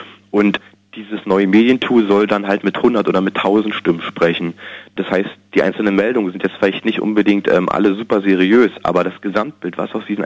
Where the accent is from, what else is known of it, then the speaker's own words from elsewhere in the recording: East Germany, Germany; Also ich bin halt in der DDR groß geworden